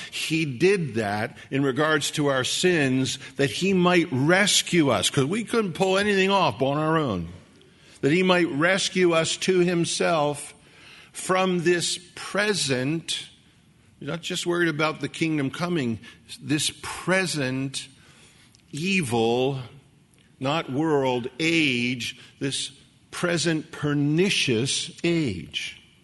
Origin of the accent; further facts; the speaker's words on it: United States; And I'm an American and I love this country.